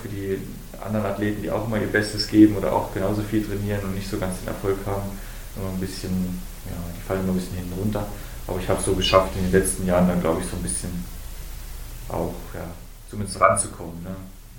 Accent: Oberhof, Thuringia, Germany; Da gibt es Oberhof, da wo ich herkomme

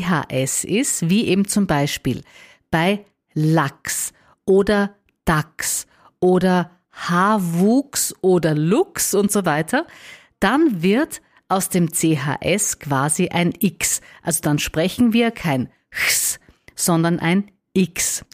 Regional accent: Austria; Jetzt ist es schon so, dass es starke regionale Unterschiede gibt, natürlich auch bei uns in Österreich, aber eben auch in Deutschland, was die Aussprache betrifft.

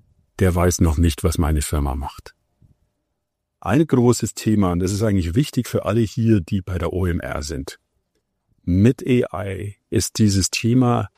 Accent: Munich, Bavaria, Germany; in München, wo ich herkomme

